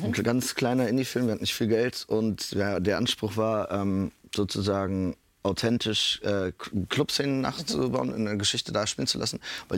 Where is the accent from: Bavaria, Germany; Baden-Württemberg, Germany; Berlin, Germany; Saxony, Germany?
Berlin, Germany; Ich bin in Berlin aufgewachsen und in Berlin geht man einfach für den Club.